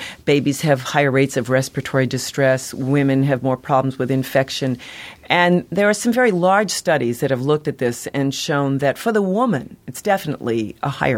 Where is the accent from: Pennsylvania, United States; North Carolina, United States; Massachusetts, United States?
Massachusetts, United States; Boston; In my own city, I was born and brought up in the Boston area.